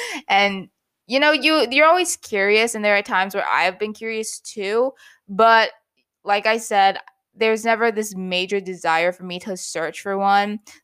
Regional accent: Midwest, United States; growing up in the Midwest, no one usually wants to date an Asian.

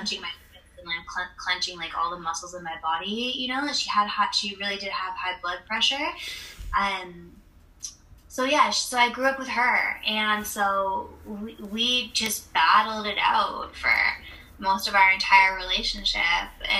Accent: Vancouver, British Columbia, Canada; also born or lived in England; But I spent a little bit of time, actually a large chunk of my childhood, living in England. Nice. And then moved back to Vancouver for high school, lived in Victoria for a bit, but I feel like mostly I'm from here, from Vancouver.

